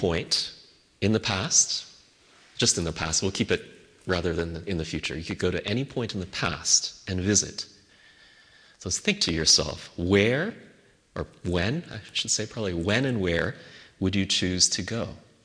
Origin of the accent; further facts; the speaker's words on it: Canada; I'm originally from Canada, so actually I prefer more of the winter sports like ice skating.